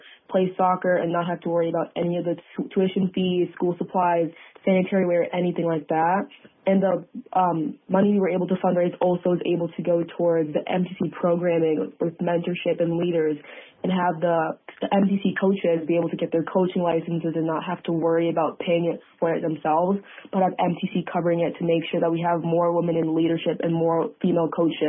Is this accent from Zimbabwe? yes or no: yes; Zimbabwe; now in United States; from Zimbabwe, living in the United States right now.